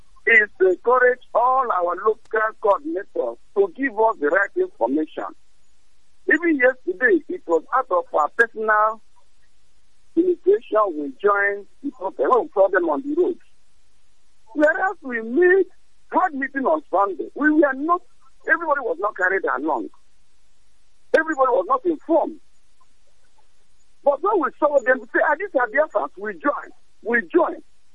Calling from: Nigeria; I'm calling from Igocha, Biafra land.

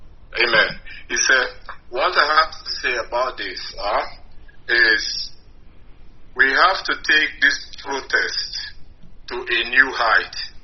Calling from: Johannesburg, Gauteng, South Africa; I'm calling from Johannesburg.

